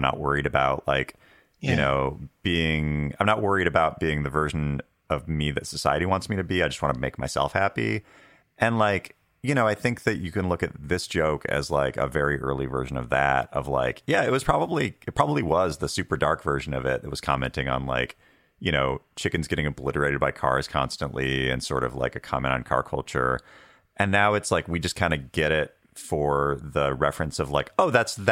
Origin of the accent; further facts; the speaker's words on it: Washington, United States; I grew up in Washington State, and like it was like on a res in kind of like the like kind of away from like a lot of cool businesses and stuff like that.